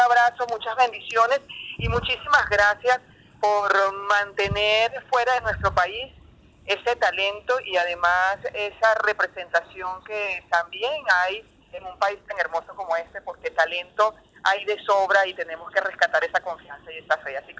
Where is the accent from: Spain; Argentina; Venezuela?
Venezuela; Ante un país como el nuestro, donde conoces parte de lo que es nuestro gentilicio, que somos quizás muchos venezolanos altamente trabajadores